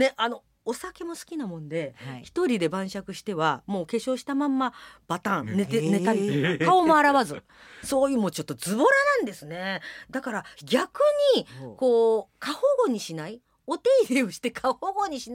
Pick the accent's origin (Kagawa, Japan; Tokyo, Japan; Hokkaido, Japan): Kagawa, Japan; この度香川県に25年間、維持管理をしてしまった私の実家、これを実家じまいしました。